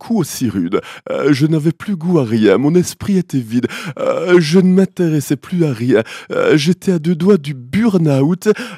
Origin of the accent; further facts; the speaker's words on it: Jura, Switzerland; en tant que jurassien, on peut pas oublier ça.